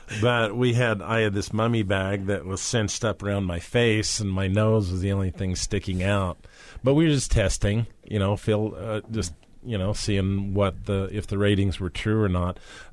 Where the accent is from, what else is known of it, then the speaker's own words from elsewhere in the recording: Wyoming, United States; growing up in Wyoming, I'd board the school bus. It was minus 40 back in the 70s, and everything is different.